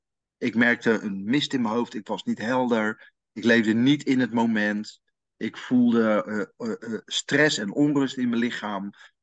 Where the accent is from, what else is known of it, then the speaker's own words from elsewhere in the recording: Bonaire, Caribbean Netherlands; now in Netherlands; Ik ben in Nederland geboren bij hele aardse ouders. Opgegroeid op de Antillen, Bonaire. Naar Bonaire terug naar Nederland gekomen, gaan werken, carrière gemaakt.